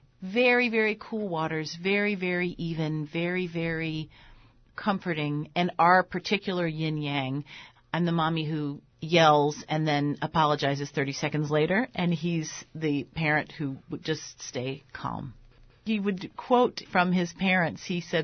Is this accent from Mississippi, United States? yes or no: no; Washington, District of Columbia, United States; also born or lived in Harlem, New York; I think growing up in Washington, D.C., my parents moved from New York. I was born in Harlem.